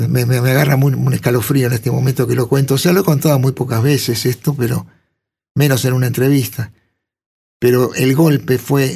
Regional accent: Buenos Aires, Argentina; born there; Capital, Flores Sud.

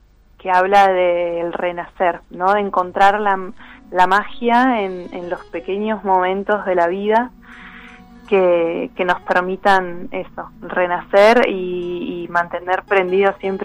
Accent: El Chaltén, Santa Cruz, Argentina; Por mi territorio que es Santa Cruz y sobre todo la cordillera. Entonces, yo soy de Chaltén

